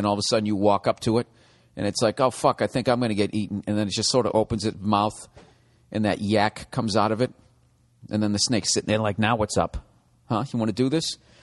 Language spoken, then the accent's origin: English; United States; So I'm an American.